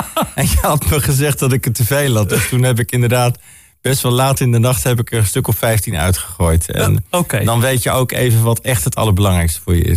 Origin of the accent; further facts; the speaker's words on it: Bennekom, Gelderland, Netherlands; in Bennekom, gemeente Ede, zeg maar.